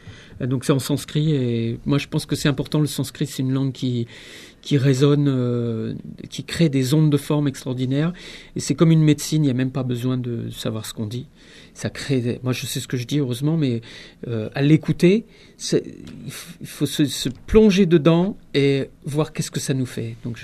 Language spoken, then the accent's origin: French; France; Moi, je suis français, je suis pas né en Inde, culture française